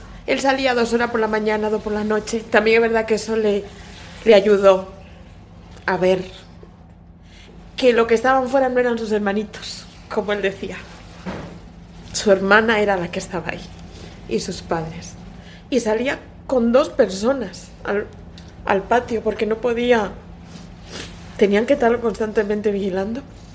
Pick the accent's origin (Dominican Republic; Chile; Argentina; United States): Dominican Republic; now in Spain; Yo soy de la República Dominicana. Llevo aquí casi 40 años. Más bien soy de aquí, no de allí.